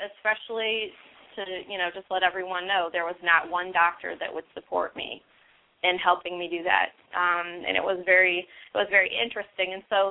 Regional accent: Worcester, Massachusetts, United States; And so I grew up in Worcester, and I went to the College of Worcester

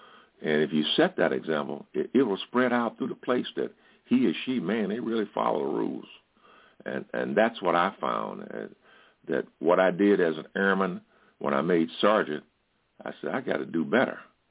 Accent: St. Louis, Missouri, United States; born there; I was born in St. Louis, Missouri, and never was a lover of school at that time

